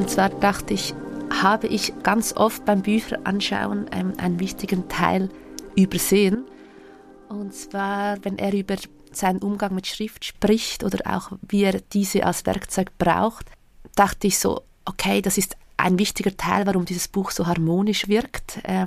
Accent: Lucerne, Switzerland; Als Luzernerin wird es mir warm ums Herz.

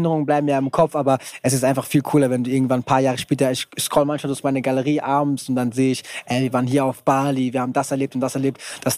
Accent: Morocco; German is a second language; Vielleicht, wenn ich komme aus Marokko, da sind die Gesetze, glaube ich, lockerer.

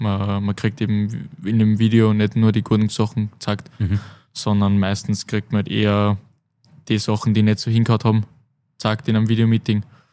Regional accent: Linz, Upper Austria, Austria; also born or lived in Wels; ich bin ein Linzer. Aber trotzdem im Herzen ein Wölser.

